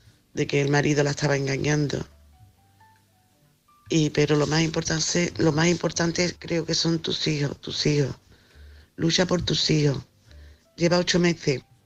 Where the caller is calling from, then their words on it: Andalusia, Spain; soy de Sevilla, un pueblo.